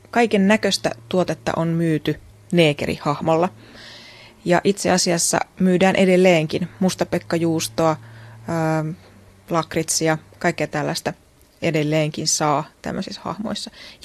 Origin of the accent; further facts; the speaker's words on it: Jyväskylä, Central Finland, Finland; heitä ja heidän lapsiaan sitten näin siellä kotikulmilla, kyllä, koska me asuttiin ihan ylioppilaskylän vieressä.